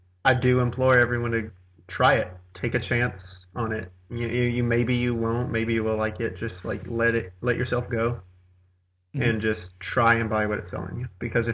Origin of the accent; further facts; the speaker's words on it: Waco, Texas, United States; that I follow from like high school and stuff back in conservative old Waco, Texas.